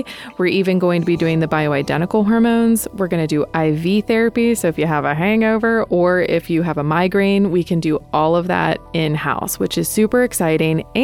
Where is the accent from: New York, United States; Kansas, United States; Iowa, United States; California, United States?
New York, United States; We are all three from New York.